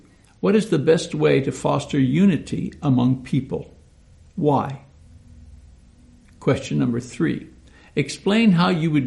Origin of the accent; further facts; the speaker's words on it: Montreal, Quebec, Canada; I come from Montreal, a city in the French part of Canada.